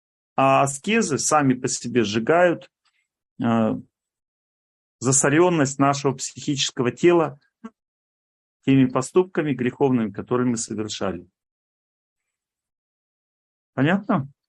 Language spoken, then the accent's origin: Russian; Volga region, Russia; я радуюсь и вспоминаю свое детство, потому что я вырос на Волге.